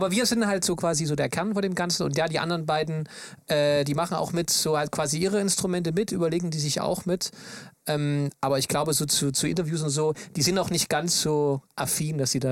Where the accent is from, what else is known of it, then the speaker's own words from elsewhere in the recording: Saxony, Germany; Ja, ich komme eigentlich aus dem Erzgebirge.